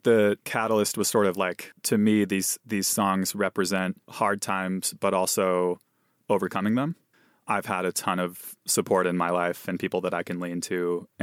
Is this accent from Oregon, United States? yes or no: yes; Eugene, Oregon, United States; I grew up in Eugene, which is more or less a very atheistic town.